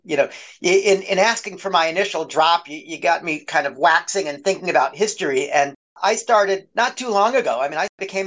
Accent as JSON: {"language": "English", "region": "New Jersey", "country": "United States", "tie": "born or raised there", "lives_now": "Boston, United States", "said": "I grew up in New Jersey."}